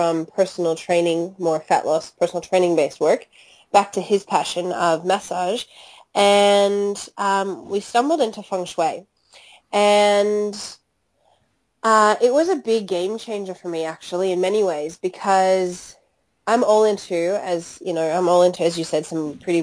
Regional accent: Chicago, Illinois, United States; accent: Chicago; moved away as an adult; now in Sydney, Australia; my accent is from Chicago. I'm originally from the States. I moved over to Australia, Sydney, 13 and a half years ago.

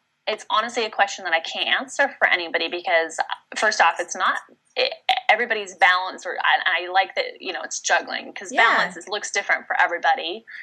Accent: San Diego, California, United States; So I grew up in California, as Jessica said, in San Diego, and then I ended up going to college at BYU in Utah

